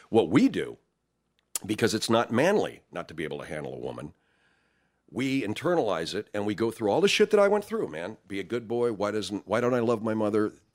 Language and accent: English; Arcadia, United States; That never happened to me at all growing up in Arcadia.